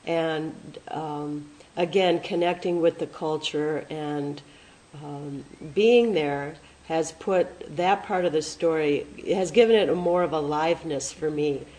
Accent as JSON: {"language": "English", "country": "United States", "said": "being an American and only second-generation American, I don't have that lineage behind me of a traditional craft or art or even culture."}